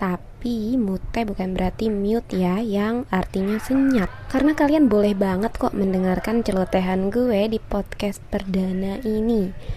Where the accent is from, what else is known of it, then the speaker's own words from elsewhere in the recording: Bekasi, West Java, Indonesia; moved away as an adult; also born or lived in Purwokerto; gue anak SMA yang tercatat sebagai warga Bekasi keterima masuk perguruan tinggi di Purwokerto, Jawa Tengah.